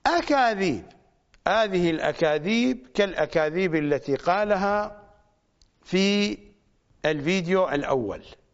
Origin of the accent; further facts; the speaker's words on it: Iraq; accent: Iraqi; هكذا يعبر عنه بالتعبير الشعبي العراقي بحسب لهجتنا العراقية